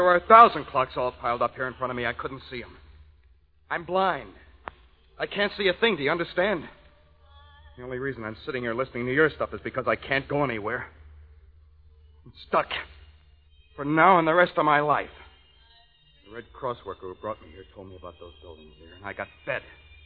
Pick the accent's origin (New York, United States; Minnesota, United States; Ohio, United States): Ohio, United States; Cleveland; Cleveland.